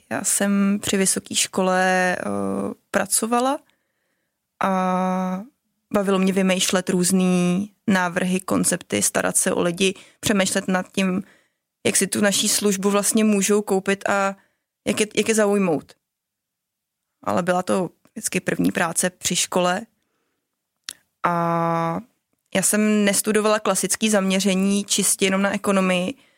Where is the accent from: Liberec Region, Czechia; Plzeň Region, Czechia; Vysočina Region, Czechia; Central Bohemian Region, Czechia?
Central Bohemian Region, Czechia; Týnec nad Sázavou; born there; now in Prague, Czech Republic; Tak já nejsem Pražák, ať si to mě spousta lidí myslí, protože tady žiju asi, ježišmarja, nevím počítat. Radši to nebudu říkat. Ale narodila jsem se u Benešova, Týnci nad Sázavou.